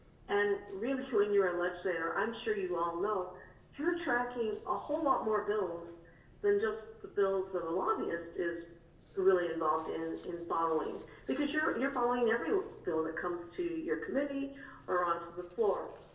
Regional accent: Akron, Colorado, United States; I'm from Akron, Colorado.

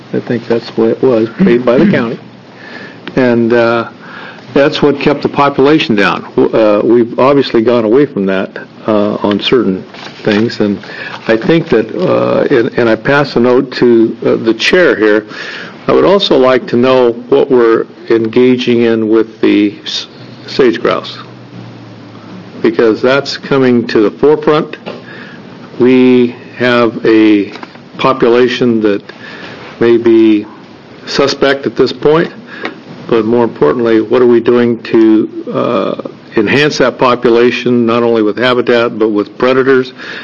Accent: Medford, Oregon, United States; When I was growing up in Medford, we used to have, I believe, a bounty on some of these predators.

